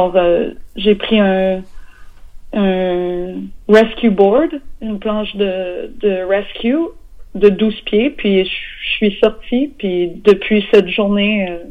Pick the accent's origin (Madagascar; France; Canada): Canada; Quebec; moved away as an adult; now in United States; Je suis québécoise et j'ai déménagé aux États-Unis il y a 9 ans. Et j'ai 27 ans.